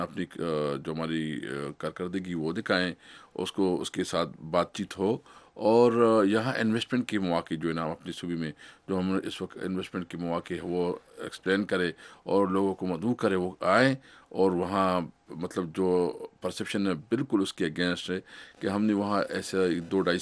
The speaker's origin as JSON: {"language": "Urdu", "region": "Khyber Pakhtunkhwa", "country": "Pakistan", "said": "ایک تو ہمارا تعلق کے پی کے سے ہے"}